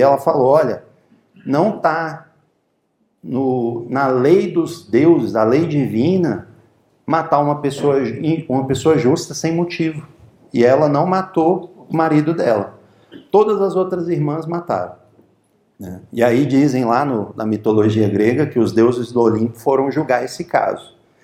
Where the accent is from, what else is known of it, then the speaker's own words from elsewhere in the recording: Brazil; somos brasileiros, moramos no Brasil.